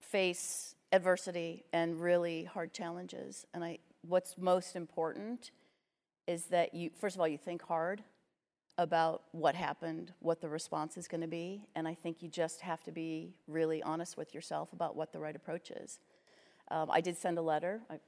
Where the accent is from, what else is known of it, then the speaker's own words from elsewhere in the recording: Ireland; I'm Irish. That's very Irish, by the way, to admit you are a dummy.